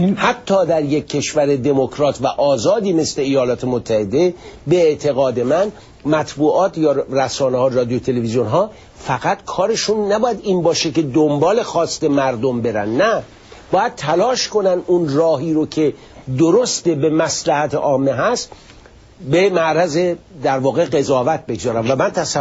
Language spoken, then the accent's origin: Persian; Iran; moved away as an adult